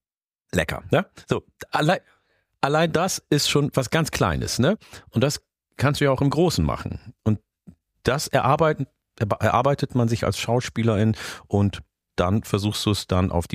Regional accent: Oromia, Ethiopia; born there; German is a second language; Ich bin in Oromia geboren, ihr nicht.

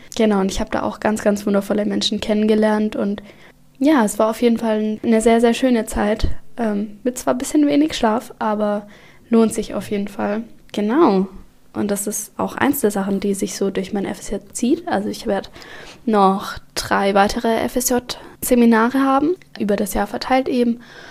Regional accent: Baden-Württemberg, Germany; now in Nordfriesland, Germany; Und dann ein Wort aus dem Hohenlöschen, also aus meiner Heimat, erzählen.

